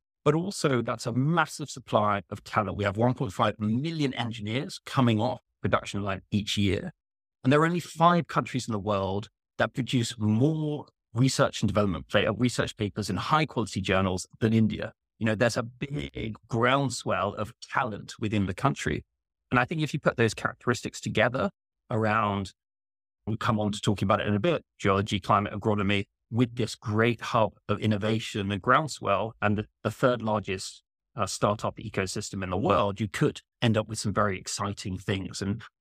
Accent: United Kingdom; I as a Brit

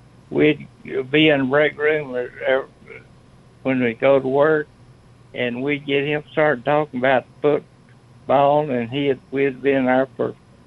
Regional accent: Guntersville, Alabama, United States; I'm from Iberville, Alabama. And I'm North Alabama from Gunnersville.

